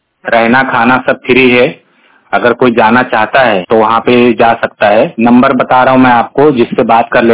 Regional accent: Bahraich, Uttar Pradesh, India; मैं यूपी से हूँ, जिला बहराइच से।

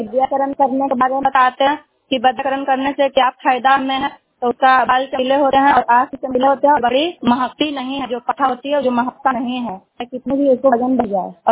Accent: Baswan, India; और ग्राम बसवन के रहने वाली हूँ।

